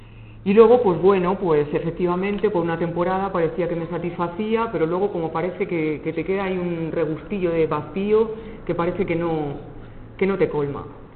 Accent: Alcorcón, Community of Madrid, Spain; seguramente y que, bueno, yo soy de aquí, de Alcorcón, o allí es donde nací y donde transcurrió mi infancia y mi juventud.

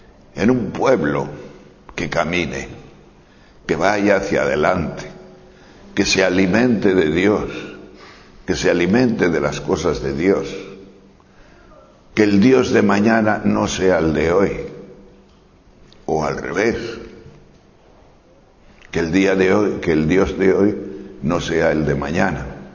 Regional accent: Castile and León, Spain; en la plaza de mi pueblo, que es un pueblo pequeñín, en la montaña de León

